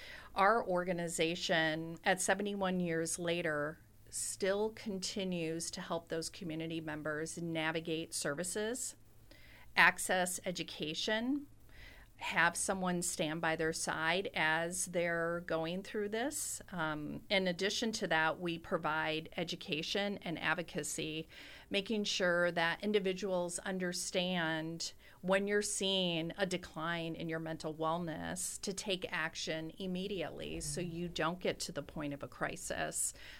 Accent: Wisconsin, United States; And I am originally from Wisconsin. I left for 30 years, and I came back a few years ago, and I found myself in public health, and that's my background.

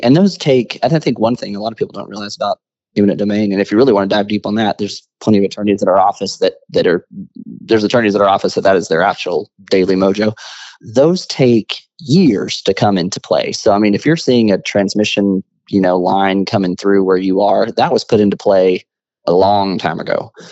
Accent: Pampa, Texas, United States; So I grew up in Pampa, Texas, way up there in Texas, Canada, way, way north.

